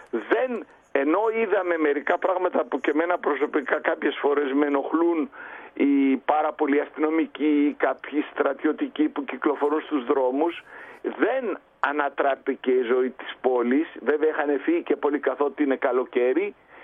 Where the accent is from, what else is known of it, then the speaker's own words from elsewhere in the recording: Greece; now in France; εγώ που είμαι Έλληνας και έχω ζήσει τις αρνητικές οικονομικές επιπτώσεις των Ολυμπιακών Αγώνων στην Ελλάδα